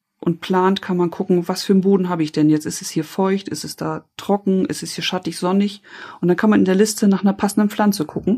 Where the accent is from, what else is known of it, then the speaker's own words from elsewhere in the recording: Oldenburg, Lower Saxony, Germany; Und ich komme ja aus Oldenburg, aus einer Grünkohlgegend.